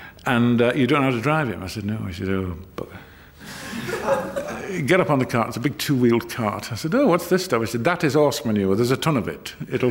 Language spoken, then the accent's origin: English; North East England, United Kingdom; accent: Geordie; I come from the Northeast, it's when anybody tries to do a Geordie accent, it makes me want to vomit